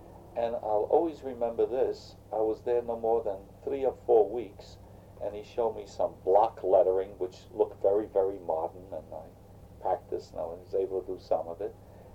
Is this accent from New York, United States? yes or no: yes; New York City, New York, United States; moved away as an adult; now in Washington, United States; And I was born in New York City and lived in New York until I guess I was 20 when I came to Washington.